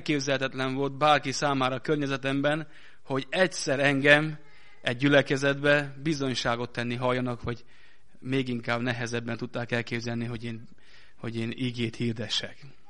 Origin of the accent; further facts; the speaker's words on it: Hungary; moved away as an adult; now in Gheorgheni, Romania; Magyarországi születésű vagyok, Magyarországon nevelkedtem, hosszú ideig ott éltem, és hát a Jóisten elhívásának a következménye az, hogy most Gyergyószent Miklóson élünk a családommal